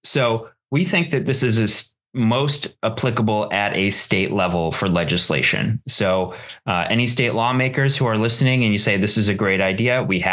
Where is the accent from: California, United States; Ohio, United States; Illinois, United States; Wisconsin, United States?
Wisconsin, United States; also born or lived in Minnesota; we're from Wisconsin and Minnesota. So anything below Mason-Dixon is the South to us.